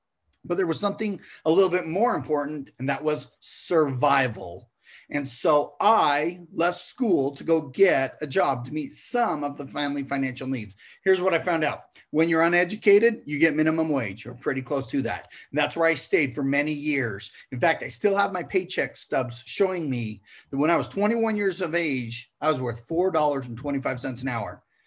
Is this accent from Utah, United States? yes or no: yes; Utah, United States; I know we're from Utah.